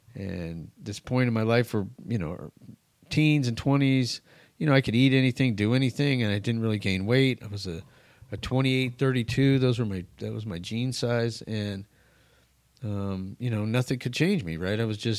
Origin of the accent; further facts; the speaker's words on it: New Mexico, United States; I didn't grow up on the East Coast. I grew up in New Mexico.